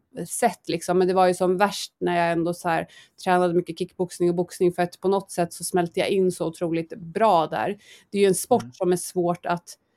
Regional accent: Stockholm, Stockholm County, Sweden; now in Jönköping, Sweden; Jag är från Stockholm och så nu bor jag i Jönköping.

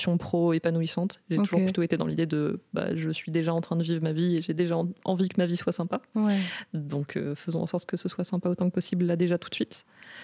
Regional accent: Le Puy-en-Velay, Auvergne-Rhône-Alpes, France; also born or lived in Lyon / Saint-Étienne; Je viens de base du Puy-en-Velay, qui est du coup à une heure de Saint-Étienne.

